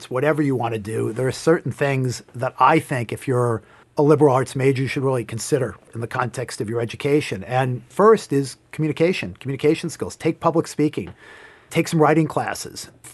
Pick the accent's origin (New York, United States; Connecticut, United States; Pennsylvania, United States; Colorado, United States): New York, United States; Hartsdale; I grew up outside of New York City in Westchester County. I grew up in a town called Hartsdale, New York.